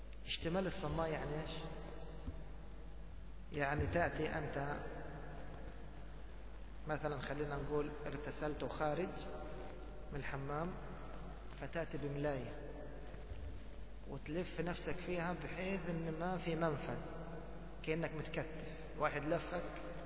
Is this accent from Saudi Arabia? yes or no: no; Egypt; مثلنا مثلا إحنا كمصريين وغيرنا تعودنا على لبس الإيش؟ السراويل تحت القميص